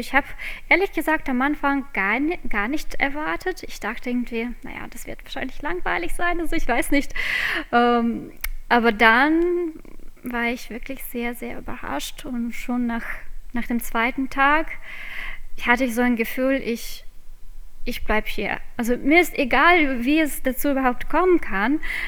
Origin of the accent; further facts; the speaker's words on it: Riga, Latvia; also born or lived in Jūrmala; Ich bin in Riga geboren. Obwohl jetzt, also ich habe, bis ich, glaube ich, 14 war oder 15 war, habe ich in Riga gelebt. Und dann sind wir nach Jūrmala umgezogen.